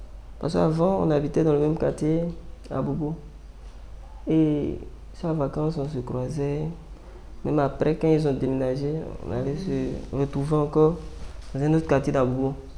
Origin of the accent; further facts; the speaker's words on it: Fakissé-Dougou, north, Côte d’Ivoire; born there; Je suis né à Fakissé-Dougou, dans une ville au nord de la Côte d'Ivoire. Je suis né le 20 novembre 1981.